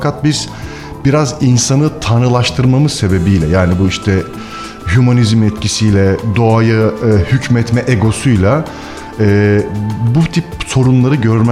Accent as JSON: {"language": "Turkish", "region": "Ankara", "country": "Turkey", "tie": "born there", "said": "Ben Ankara doğumluyum."}